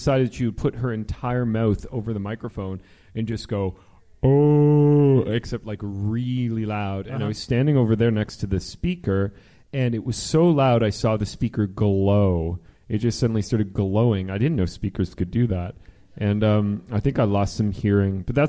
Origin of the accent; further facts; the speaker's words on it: Mississauga, Ontario, Canada; born there; I was born in Mississauga.